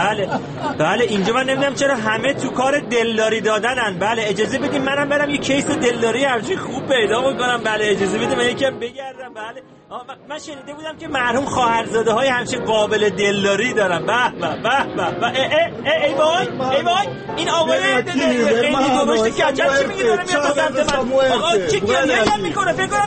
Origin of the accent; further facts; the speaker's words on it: Iran; حاج آقا من خبرنگار ایرانی هستم